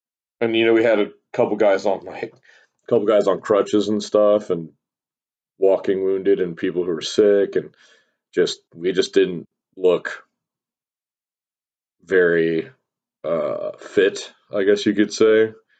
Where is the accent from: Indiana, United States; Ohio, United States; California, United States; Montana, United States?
Indiana, United States; I'm from Indiana, but it's aesthetically, it's borderline depressing.